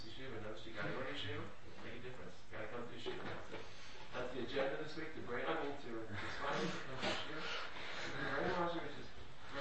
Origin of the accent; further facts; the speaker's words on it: Brooklyn, New York, United States; I'm from Brooklyn, Hashem, okay? In Brooklyn, we make deals, okay?